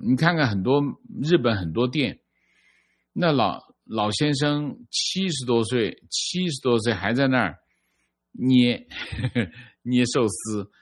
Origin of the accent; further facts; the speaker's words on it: Sichuan, China; 我是四川的，相隔5年，去年回老家，快认不出来了。